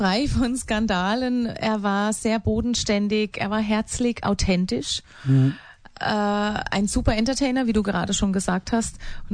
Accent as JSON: {"language": "German", "town": "Walldürn", "region": "Baden-Württemberg", "country": "Germany", "lives_now": "Stuttgart, Germany", "said": "Ich komme ursprünglich aus dem Odenwald in Deutschland, Neckar-Odenwaldkreis Walldürn, ein ganz bekannter Wallfahrtsort, wohne allerdings seit 4 Jahren in Stuttgart."}